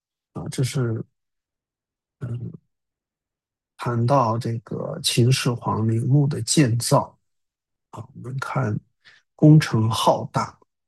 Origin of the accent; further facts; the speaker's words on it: Handan, Hebei, China; 邯郸这个城市是2000多年来在中国从未改变过名字的一个城市，也是我的家乡